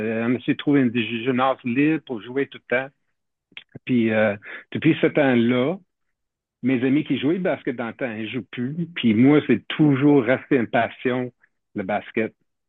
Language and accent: French; Quebec, Canada; now in Sept-Îles, Canada; Moi, j'ai une origine de la Basse-Côte-Nord. Puis depuis 13 ans, j'ai habité à Sept-Îles.